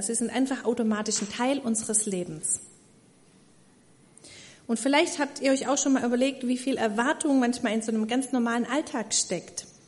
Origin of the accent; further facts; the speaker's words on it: Baden-Württemberg, Germany; Bin übrigens in Süddeutschland, in der Nähe von Stuttgart aufgewachsen. Und das hört ihr vielleicht ab und zu an meinem noch hörbaren Dialekt.